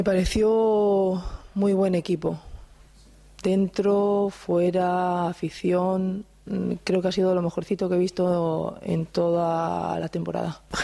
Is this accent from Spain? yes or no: yes; Elche, Valencian Community, Spain; que soy de Elche, es mi ciudad, he estado siempre ligada a este deporte